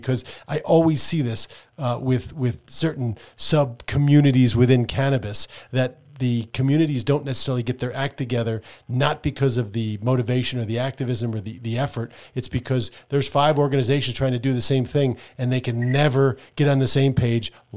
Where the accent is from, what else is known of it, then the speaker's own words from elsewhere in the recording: New Jersey, United States; in the Garden State of all places, my home state as well.